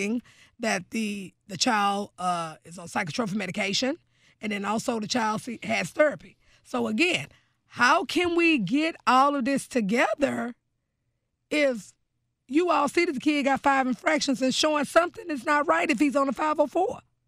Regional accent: Houston, Texas, United States; You know, I'm from Northeast Houston. You know, I'm that girl that's from around the way

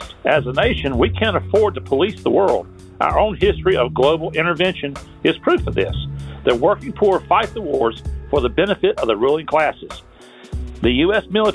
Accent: Cherryville, North Carolina, United States; I'm from Cherryville, North Carolina.

